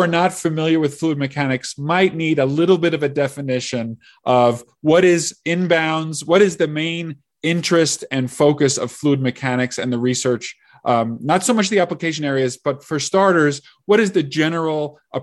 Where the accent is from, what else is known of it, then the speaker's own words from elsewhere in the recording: New York, United States; when I was a young child growing up in New York, there was something called the supersonic transport that flew directly over my home in Long Island.